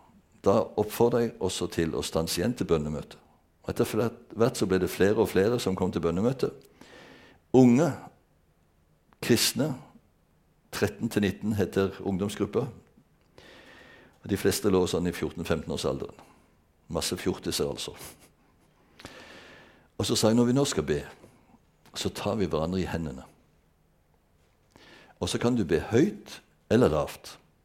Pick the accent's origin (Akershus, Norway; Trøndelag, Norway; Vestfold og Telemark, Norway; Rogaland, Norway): Rogaland, Norway; Bjerkreim; Jeg vokste selv opp på bedehuset i Bjerkreim